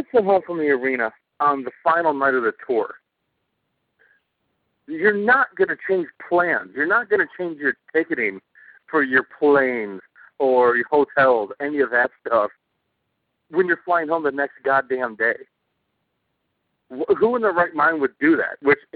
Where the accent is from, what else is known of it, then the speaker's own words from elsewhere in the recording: Detroit, Michigan, United States; But I'm also from Detroit, so, you know, Canada's, you know, it used to be a 15-minute drive